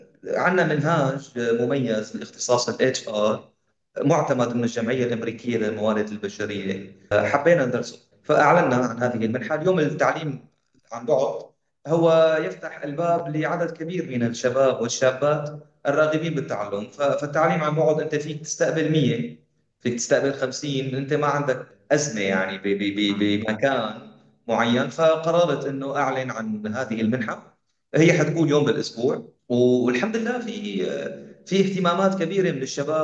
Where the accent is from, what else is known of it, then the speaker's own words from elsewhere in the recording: Syria; اليوم صار مطلوب نحن كسوريين اصحاب خبره عم نعمل انجازات خارج سوريا